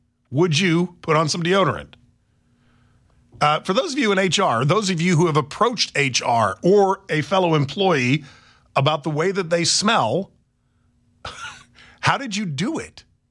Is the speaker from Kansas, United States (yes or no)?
yes; Lansing, Kansas, United States; Jacob in my hometown of Lansing.